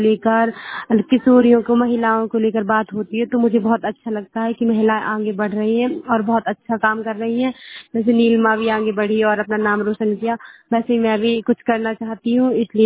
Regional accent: Mahoba, Uttar Pradesh, India; मैं जिला महोगा से हूँ।

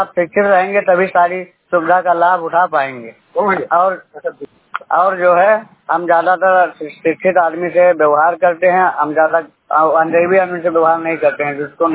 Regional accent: Dumaria Bazar, India; डुमरिया बाजार।

